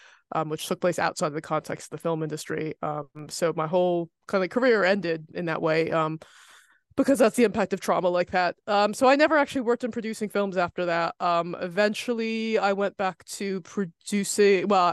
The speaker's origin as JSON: {"language": "English", "country": "United States", "said": "You can hear I'm American"}